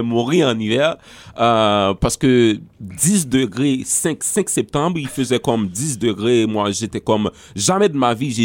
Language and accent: French; Haiti; le français c'est j'étais comme habitué avec parce que j'étudiais la littérature française en Haïti. Mais c'est pas, ça se rapproche vraiment pas du français qu'on parle tous les jours en Haïti